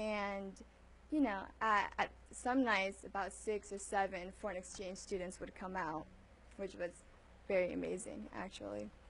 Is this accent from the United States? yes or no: no; Indonesia; And since I'm from Indonesia, she had a friend who was also from Indonesia who wanted to meet me.